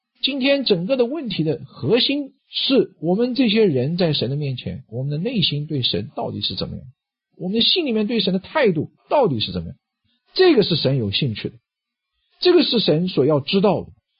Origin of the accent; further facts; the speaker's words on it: China; 尤其我们中国人比较不太会说赞美的话，我们觉得说起来有点肉麻